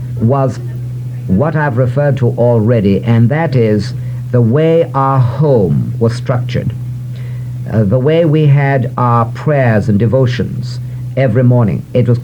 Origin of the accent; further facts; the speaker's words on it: Angola; also born or lived in Zambia; But I lived in Angola, actually on Angola, that troubled land today, for 17 years